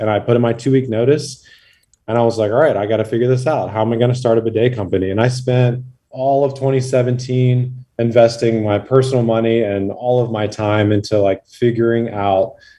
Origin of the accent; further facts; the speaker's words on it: South Carolina, United States; I grew up in South Carolina, paycheck to paycheck